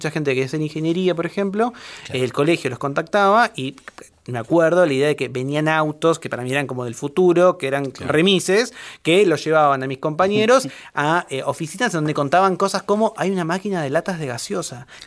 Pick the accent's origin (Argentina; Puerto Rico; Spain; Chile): Argentina; Campana, Buenos Aires Province; yo soy de la provincia de Buenos Aires, y en esa época había de Campana. Soy de Campana.